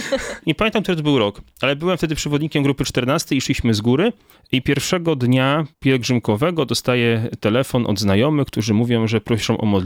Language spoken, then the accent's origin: Polish; Milicz, Lower Silesian Voivodeship, Poland; Tak, ja jeszcze dodam tylko tyle, że ja pochodzę z Milicza